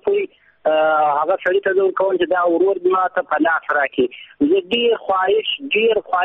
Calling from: Iran; زه خپله اوس په ایران کښې یم، د ایران مې زنګ تماس نیولی ده.

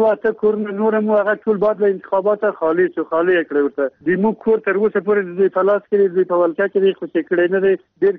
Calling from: Ghazni, Afghanistan; غزنی ولسوالۍ نه، سیمه مرکز دی، 2 کیلومتر له ښار لري، مربوط دی ښار خشه کې بالا.

